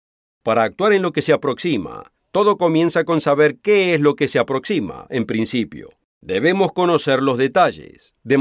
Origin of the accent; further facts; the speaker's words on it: United States; Yo soy estadounidense y yo amo mi país.